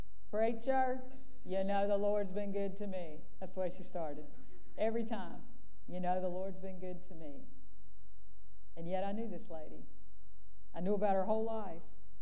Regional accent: Concord, North Carolina, United States; I grew up in Concord, North Carolina, a long way away from here.

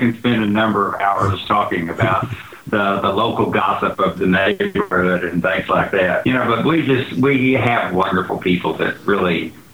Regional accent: Texas, United States; I'm a Texan at heart, and I love Tuscany.

